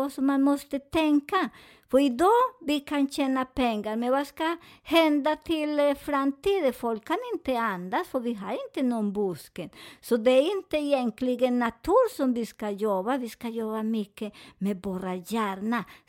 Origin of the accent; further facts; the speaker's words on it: Colombia; Swedish is a second language; För ni vet att jag är från Colombia